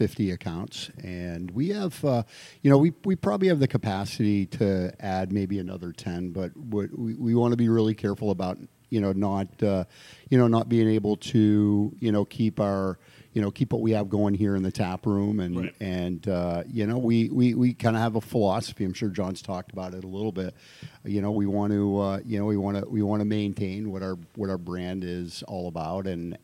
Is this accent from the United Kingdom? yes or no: no; Vermont, United States; now in Wallingford, United States; Yeah, I've lived here for a little over 35 years.